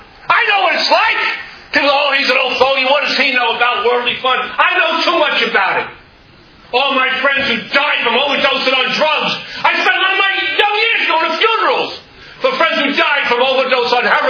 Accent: Queens, New York, United States; I wish I could tell you about the things I've seen and heard when I was growing up in Queens.

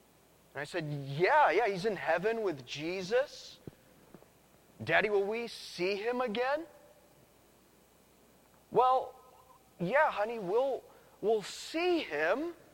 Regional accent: Sacramento, California, United States; I grew up in Sacramento. Sacramento is home. And about 7 years ago, my wife and I, we moved down to Southern California

